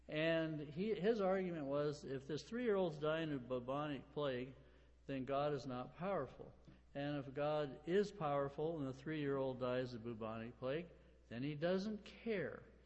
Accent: Billings, Montana, United States; born there; I was born in Billings, Montana, and attended church regularly.

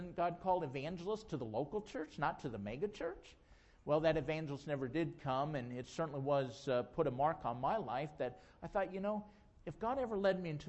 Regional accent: South Dakota, United States; Well, as a young person growing up in the Black Hills of South Dakota, I grew up in a pastor's home.

